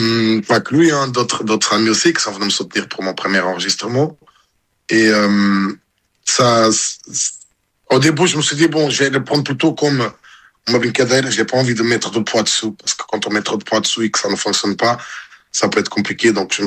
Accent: Meda, Guarda, Portugal; now in Paris, France; quand je suis parti de Portugal pour la France, je suis parti de Meda, de 5000 habitants, pour Paris, on parle de 500 000.

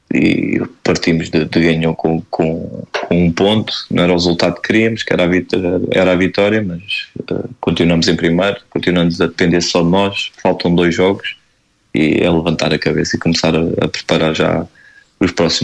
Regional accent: Portugal; Não, aqui estou como português também

